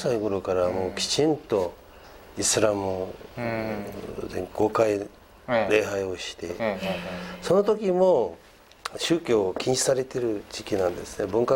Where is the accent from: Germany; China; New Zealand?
China; Hami, Xinjiang; Japanese is a second language; まあ生まれて、まあ、何ヶ月後、まあ、うん、私を育てた、 はい、 ふるさとのコモン、中国語でハミって言うんですけども。